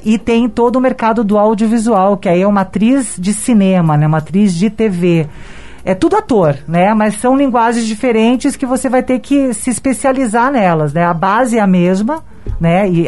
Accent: Balneário Camboriú, Santa Catarina, Brazil; Balneário Camboriú, que é a cidade que eu fui criada, lá em Santa Catarina.

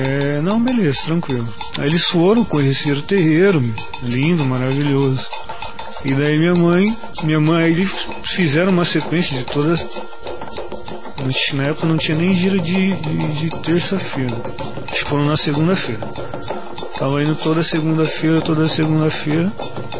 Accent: Presidente Prudente, São Paulo, Brazil; now in Curitiba, Brazil; E nós somos de Presidente Prudente, interior de São Paulo.

